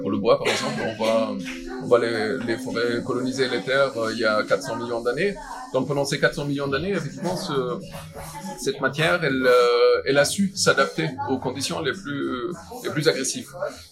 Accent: Germany; now in France; je suis allemand et souvent, ce qu'on me dit, mais comment t'es atterri ici en France

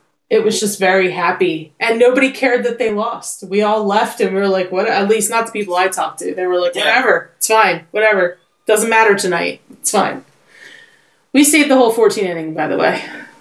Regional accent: United States; I mean, it was such like as an American, it was such a proud moment.

